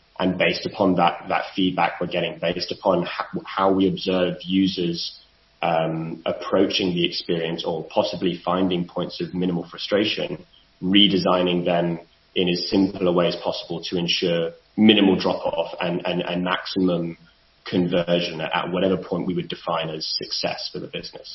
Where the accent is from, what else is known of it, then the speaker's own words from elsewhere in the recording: London, United Kingdom; I'm trying not to introduce my bias here of being a Londoner